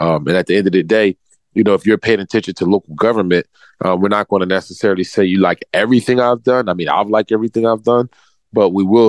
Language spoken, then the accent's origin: English; Philadelphia, Pennsylvania, United States; So I grew up in Oakland.